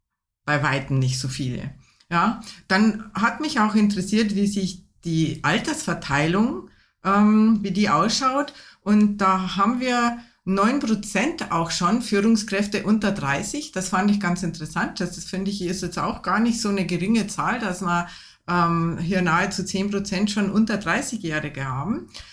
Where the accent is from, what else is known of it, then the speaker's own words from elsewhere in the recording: Bavaria, Germany; Ich bin aus Bayern.